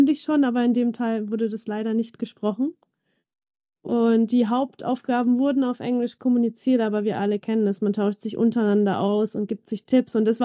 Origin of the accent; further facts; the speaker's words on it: Coburg, Bavaria, Germany; dass die Reichweite weit über die Stadtgrenzen meiner Heimat Coburg hinausging